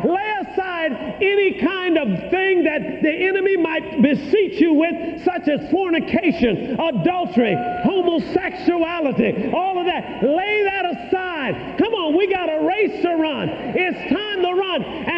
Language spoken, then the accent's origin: English; Tuskegee, Alabama, United States; I remember when I was brought up down in Tuskegee, Alabama